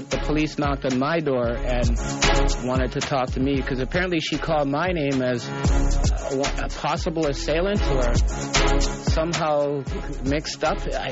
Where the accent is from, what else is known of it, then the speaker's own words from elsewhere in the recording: Canada; Some of the images that I saw when I learned some things about my history as a child growing up in Canada.